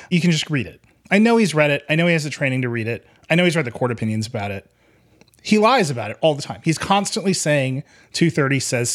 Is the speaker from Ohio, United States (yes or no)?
no; Wisconsin, United States; And saying Ron Johnson, the senator from my home state, should basically say it didn't happen.